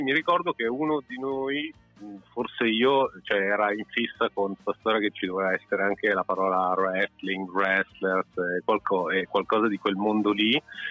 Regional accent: Biella, Piedmont, Italy; oltre all'italianità ci sentiamo molto fieri anche da dove arriviamo, cioè dalla provincia, e quindi perché noi arrivando da Biella cioè, ci consideriamo proprio

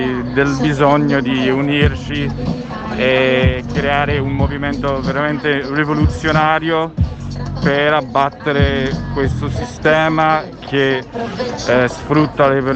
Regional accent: United States; Italian is a second language; io sono americano

